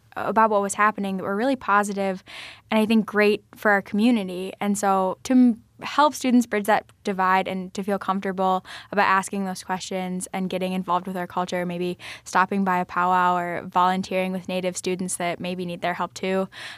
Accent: Alaska, United States; I was born and raised in Alaska, so your view of what colleges offer is a little bit skewed just because you're so far away.

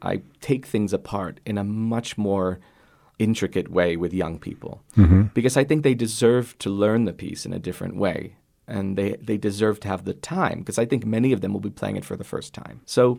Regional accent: United States; as an American, I take pride in these national parks

